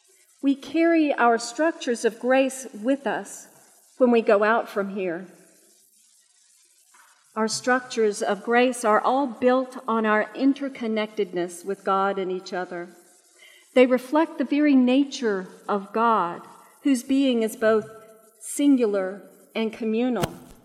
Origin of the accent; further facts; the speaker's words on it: the South, United States; I am a Southerner born and raised. I love the land and the people of the South. I love the rhythm and color of Southern speech.